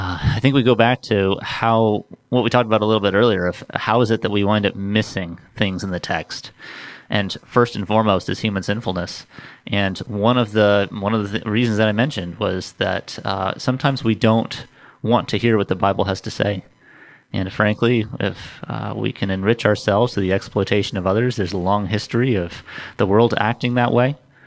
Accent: California, United States; I grew up in California, and within about 40 miles of my college campus, there were 127 different languages spoken in homes.

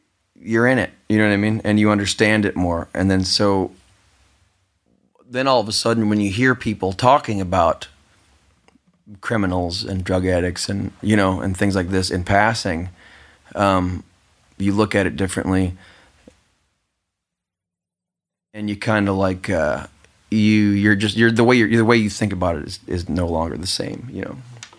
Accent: St. Louis, Missouri, United States; From St. Louis. Yeah. From St. Louis and surrounding parts, but I grew up on Grand in Connecticut, right there by, you know, where CBGB is right there or, you know, South Granville or Tower Grove Park.

